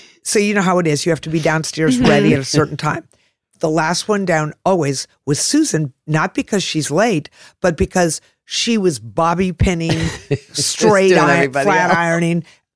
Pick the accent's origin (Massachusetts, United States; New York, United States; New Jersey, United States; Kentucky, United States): Massachusetts, United States; Boston; Like, you know, I'm from Boston. She's from Philly.